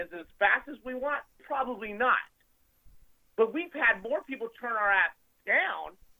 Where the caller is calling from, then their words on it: Leesburg, Virginia, United States; I have to say that I love you, and I'm from Leesburg